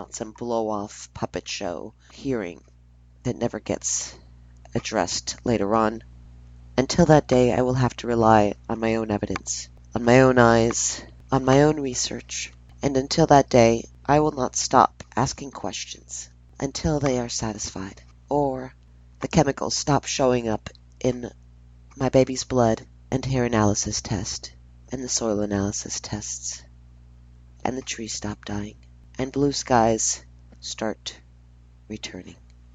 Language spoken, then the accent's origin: English; Los Angeles, California, United States; also born or lived in Paris, France; now in New Orleans, United States; I was born in Paris, France. I grew up in L.A., Los Angeles, and I've been in L.A., Louisiana, in New Orleans specifically, for 2 decades now.